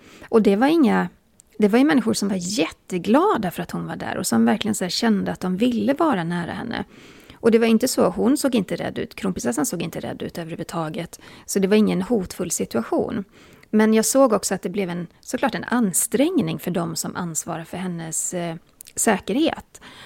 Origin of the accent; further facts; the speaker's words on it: Borås, Västra Götaland County, Sweden; Jag är från Borås och jag har hela mitt liv sagt intervju.